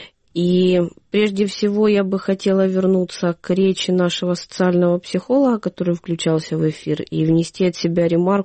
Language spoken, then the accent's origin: Russian; Debaltseve, Donetsk Oblast, Ukraine; now in Lysychansk, Ukraine; Да, я сама из Дебальцева. Я перемещалась в Лисичанск.